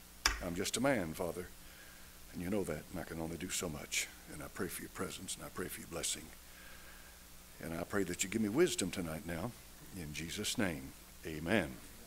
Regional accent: Knoxville, Tennessee, United States; I grew up in Knoxville. I was born in the old General Hospital on Central, right down from Sears.

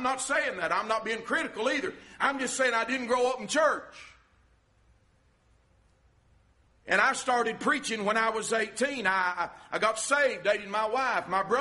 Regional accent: Georgia, United States; also born or lived in North Carolina; as I was growing up, we moved from North Carolina to around Murphy area down to Georgia. And I grew up until I was a big teenager.

